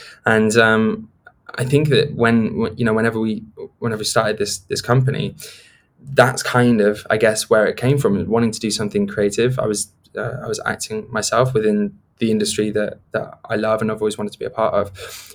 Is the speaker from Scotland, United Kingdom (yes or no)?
no; South West England, United Kingdom; born there; I actually come from quite a middle class place. You know, I was born in Gloucestershire, and my extended family are all, you know, middle class people